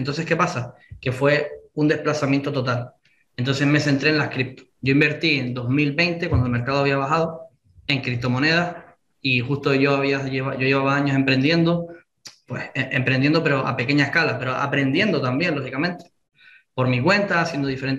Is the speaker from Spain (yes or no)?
yes; Las Palmas, Canary Islands, Spain; moved away; also born or lived in Barcelona; Soy de Las Palmas, de Gran Canaria, de esa comunidad de 8 islas.